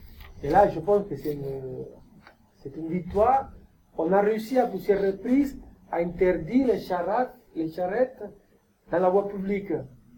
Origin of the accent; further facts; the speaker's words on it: Cartagena, Bolívar, Colombia; je l'ai pris en Colombie, chez moi, en Cartagena d'Indias.